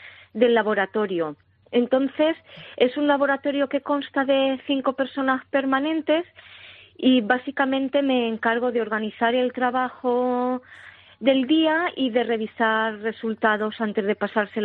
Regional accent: Casas-Ibáñez, Castilla-La Mancha, Spain; moved away as an adult; now in New Zealand; yo soy de Casas Ibáñez, Albacete, y llegué hace 8 años aquí a Nueva Zelanda. Y curioso que siendo manchega tuve que llegar aquí para trabajar en el mundo del vino.

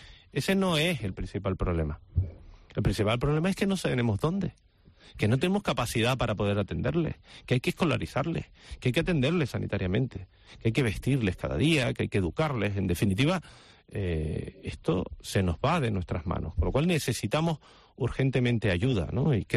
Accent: Canary Islands, Spain; como somos Canarias, pues sucede lo que está sucediendo

